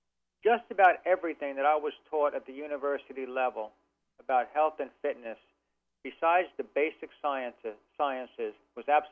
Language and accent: English; Brooklyn, New York, United States; I was born and raised in Brooklyn, so I was always picked last for any teams, you know.